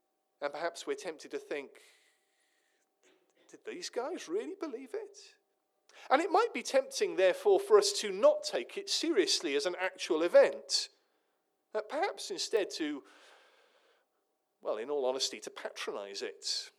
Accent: Wales, United Kingdom; As a Welshman, I can say this in England

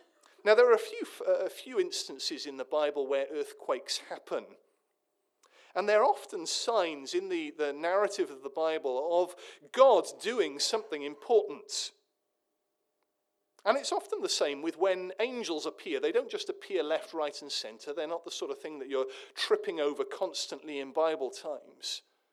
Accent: Wales, United Kingdom; As a Welshman, I can say this in England

